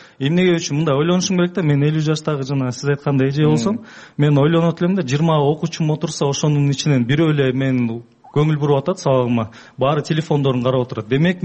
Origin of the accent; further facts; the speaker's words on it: Karakol, Issyk-Kul Region, Kyrgyzstan; Мисалы, мен Каракалдан келдим, бизде 3G иштейт, андан тышкары Кыргызтелекомдуку да сонун иштейт